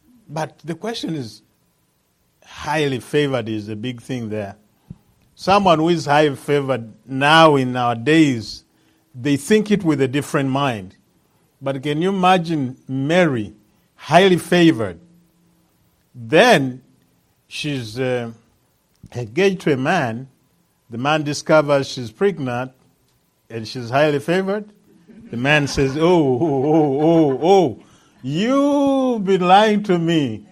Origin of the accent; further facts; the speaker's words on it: Uganda; now in Lesotho; I'm from Uganda. But I don't live in Uganda. I live in Lesotho.